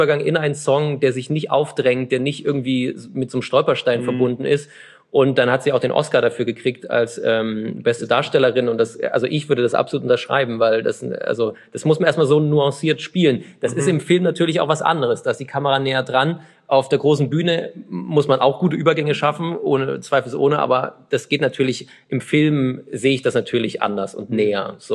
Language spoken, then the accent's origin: German; Chemnitz, Saxony, Germany; born there; ich habe ja Verwandtschaft und Familie, ich bin ja gebürtiger Karl-Marx-Städter